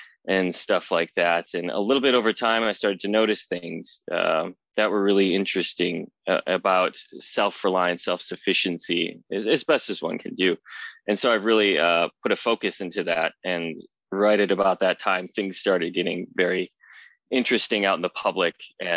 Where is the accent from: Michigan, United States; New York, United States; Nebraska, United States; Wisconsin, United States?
Wisconsin, United States; I'm originally from Wisconsin. I live on the West Coast now.